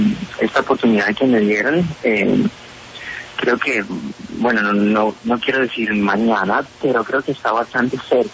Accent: Colombia

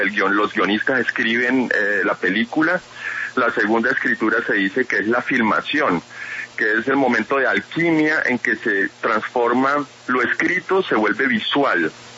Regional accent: Cali, Valle del Cauca, Colombia; mi papá es francés y mi mamá es colombiana, pero yo nací y crecí en Cali.

